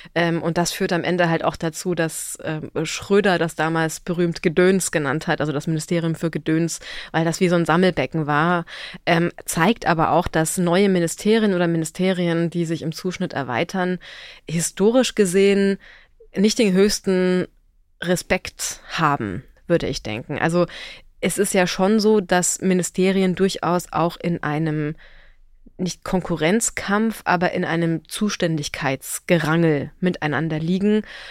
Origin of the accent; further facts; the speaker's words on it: Bavaria, Germany; Ich komme aus Bayern und deswegen weiß ich, dass es in Bayern ein Digitalministerium gab